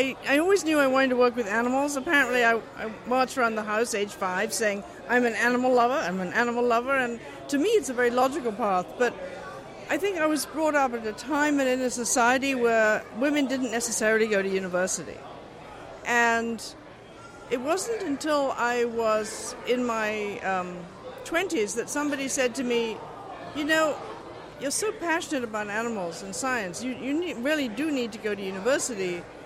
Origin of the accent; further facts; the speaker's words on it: Tipperary, Ireland; I grew up deep in the Irish countryside in Tipperary, and I was very lucky. We grew up in front of a large lake, lots of woods, and so nature was all around me.